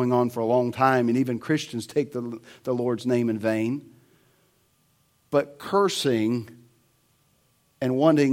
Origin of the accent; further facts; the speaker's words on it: Middleburg, Florida, United States; also born or lived in Jacksonville; I'm from Jacksonville, Florida. Southern boy. I grew up in Middleburg. It's kind of like Bithlo to Orlando. You know, dirt roads, big trucks with tires, and dog.